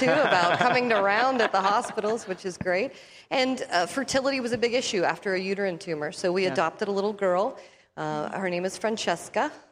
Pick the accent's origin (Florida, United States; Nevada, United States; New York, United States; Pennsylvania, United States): Pennsylvania, United States; So this is the area that I grew up in. I grew up in Westmoreland County.